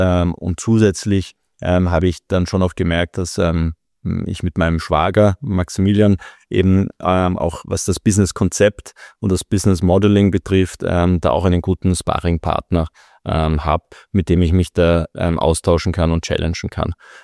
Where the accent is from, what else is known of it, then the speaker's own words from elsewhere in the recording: Vienna, Austria; dass meine Heimat in Österreich, in Wien ist